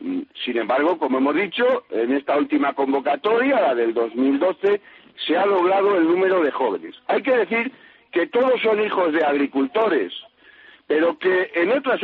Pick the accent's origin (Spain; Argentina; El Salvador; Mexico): Spain; Lerigos, Castile and León; En la provincia de Palencia, eso es.